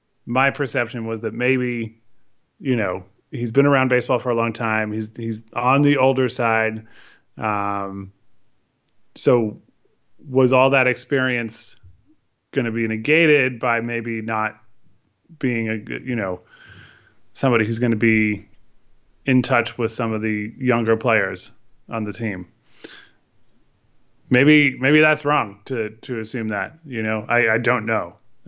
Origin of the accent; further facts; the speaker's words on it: Connecticut, United States; for me growing up in Connecticut